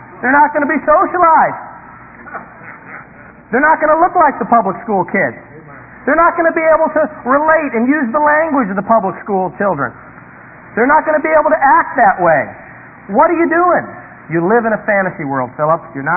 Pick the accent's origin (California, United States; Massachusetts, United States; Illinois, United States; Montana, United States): Massachusetts, United States; Boston; born there; now in Virginia, United States; But prior to that time, yes, it's true, I was born in Boston, Massachusetts.